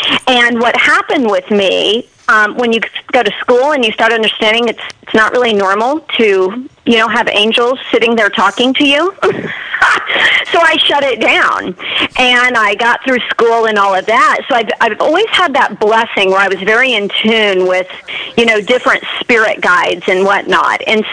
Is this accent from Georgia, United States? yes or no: no; Iowa, United States; I'm from the Midwest, so I grew up in small town Iowa, and, you know, just a very Midwestern type of family, middle class.